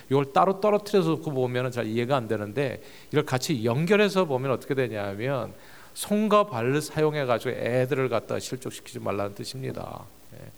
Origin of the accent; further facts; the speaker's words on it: South Korea; 어린 시절 노상 때리고 맞는 대한민국 환경 속에서 자란 저에게 폭력은 매우 익숙한 행동이었습니다.